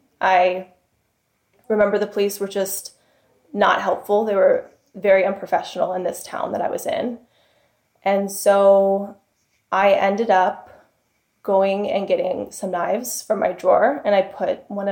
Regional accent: Ohio, United States; you know, I'm from Ohio, so no one would be calling me at 11 o'clock Pacific time.

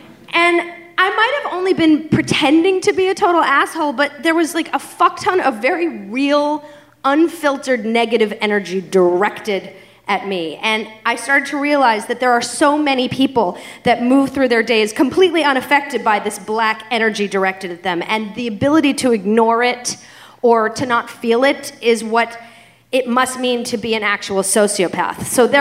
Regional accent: Boston, Massachusetts, United States; born or raised there

